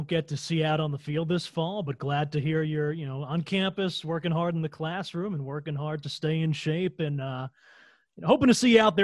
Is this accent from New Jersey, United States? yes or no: yes; New Jersey, United States; I was born and raised in New Jersey, lived here most of my life.